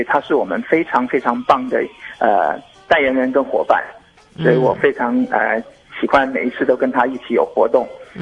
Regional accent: Taiwan; 我相信我们台湾人每一个人都是心中有很强的爱的

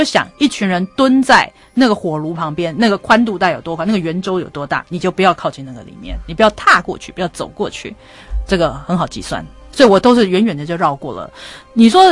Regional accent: Taiwan; 各位，我是来自台湾的

